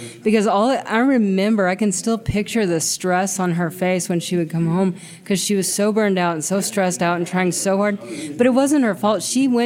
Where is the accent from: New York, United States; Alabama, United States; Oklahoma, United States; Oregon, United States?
Oklahoma, United States; Bartlesville; now in Oklahoma City, United States; I grew up in Bartlesville, Oklahoma, which is about an hour north of Tulsa, but yeah. I live in Oklahoma City now.